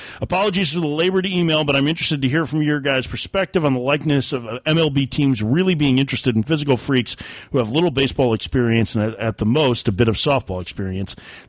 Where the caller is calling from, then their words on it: New Zealand; I'm writing from New Zealand, where baseball has yet to really take off, but where softball and the somewhat comparable game of cricket are both very much a part of growing up and playing sport.